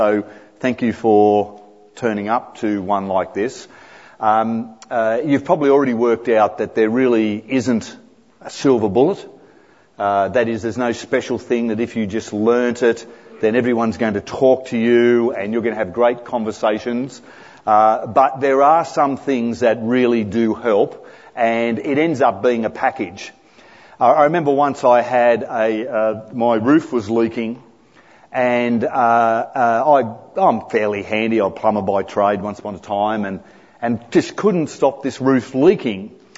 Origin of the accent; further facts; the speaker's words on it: Greystanes, New South Wales, Australia; also born or lived in Bombala / New Guinea; I was born in Boombala, went to New Guinea for a couple of years, basically grew up in Greystanes, around Parramatta.